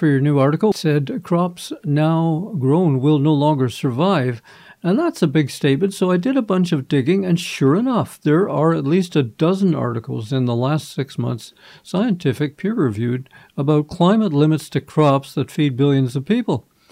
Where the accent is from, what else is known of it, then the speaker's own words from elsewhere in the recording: Canada; Yes, I can tell you as a Canadian that the bogs and the Canadian Shield, the bare rock that's in the north, is not going to grow the wheat that was growing further south